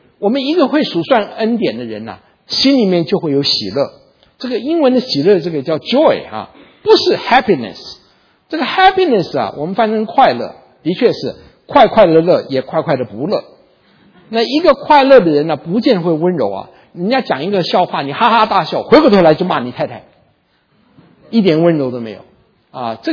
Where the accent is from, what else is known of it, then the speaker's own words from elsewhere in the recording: China; 这点是我们都是中国人哈